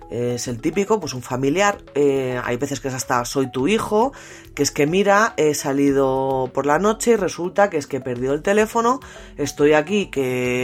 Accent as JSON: {"language": "Spanish", "country": "Spain", "said": "Por ejemplo, yo que soy española, en España es más 34"}